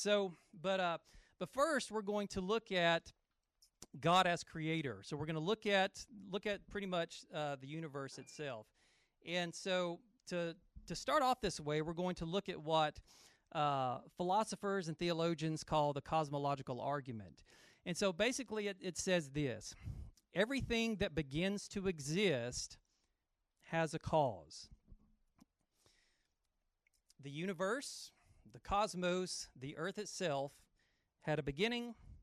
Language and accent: English; Birmingham, Alabama, United States; lives back in Birmingham, my hometown.